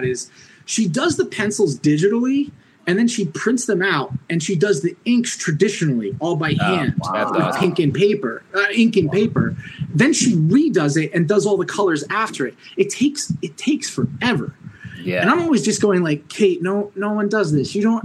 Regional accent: New York, United States; Orange County, New York.

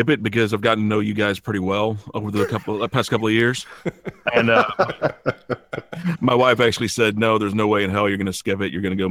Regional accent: Kennedale, Texas, United States; now in Grand Prairie, United States; Well, I grew up in Kennedale, and now I'm down in South Grand Prairie over at Joe Pool Lake, if you know where that is.

